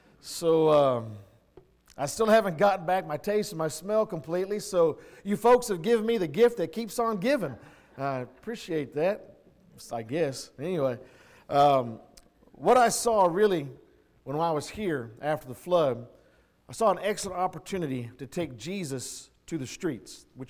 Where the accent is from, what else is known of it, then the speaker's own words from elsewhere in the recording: Kansas, United States; we'd gone back home to Kansas. Yes, I'm from Kansas. I'm a plain person, as you can tell.